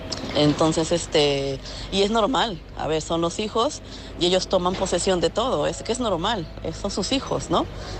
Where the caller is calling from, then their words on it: Madrid, Community of Madrid, Spain; de Madrid.